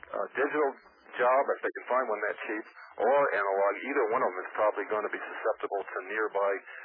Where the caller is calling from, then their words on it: New Jersey, United States; Hello. I'm calling from Northern New Jersey.